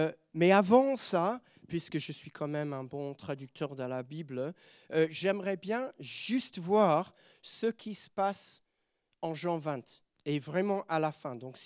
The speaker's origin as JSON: {"language": "French", "region": "England", "country": "United Kingdom", "said": "parce qu'on est anglais, on aime bien rester à l'heure."}